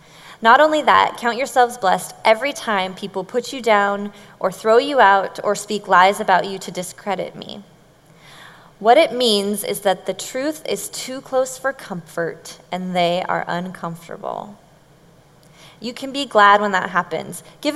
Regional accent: Bellevue, Washington, United States; I grew up in Bellevue and went to Bellevue High School, I'm telling you.

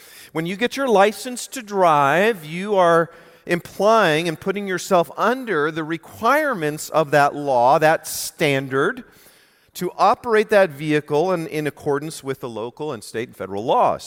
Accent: California, United States; I grew up in California.

